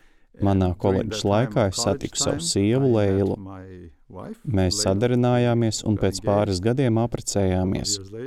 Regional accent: Brazil; Esmu dzimis un audzis Brazīlijā

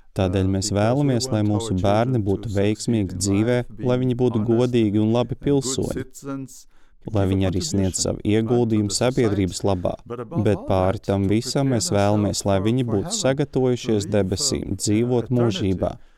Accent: Brazil; Esmu dzimis un audzis Brazīlijā

